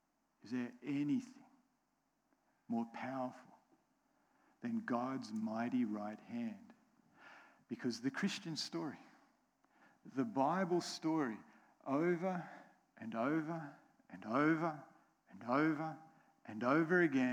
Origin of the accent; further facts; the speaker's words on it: United States; accent: American; It's one of those words I say with my funny American accent.